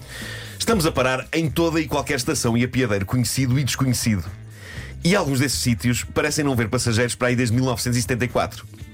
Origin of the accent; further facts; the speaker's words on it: Benfica, Lisbon, Portugal; a sede é na zona onde eu cresci, em Benfica.